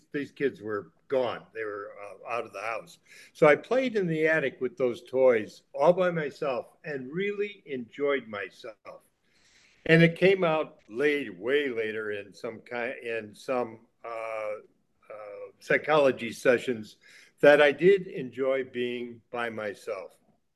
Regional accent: Chicago, Illinois, United States; also born or lived in Duluth, Minnesota; I was born in Duluth, Minnesota, and in the early days after the US joined the Second World War, my father moved the family from Duluth to Chicago, the Chicago area. So I really grew up, and most of my adult life was in Chicago

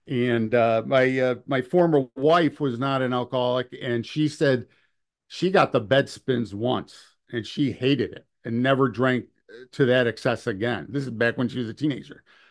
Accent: Orchard Park, New York, United States; I'm talking from Buffalo back out to Orchard Park where I grew up

